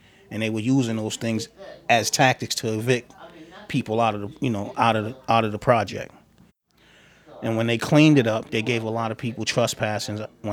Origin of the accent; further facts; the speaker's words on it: Boston, Massachusetts, United States; I was born and raised in Columbia Point. 1978, I was born out there.